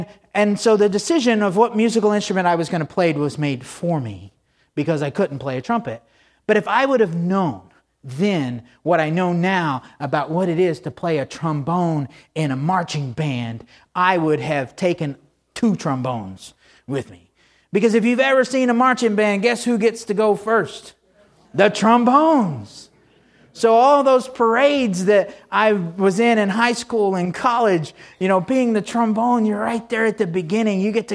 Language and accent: English; Texas, United States; Because growing up in Texas, when you graduate from elementary school and go into junior high, you have to make a choice.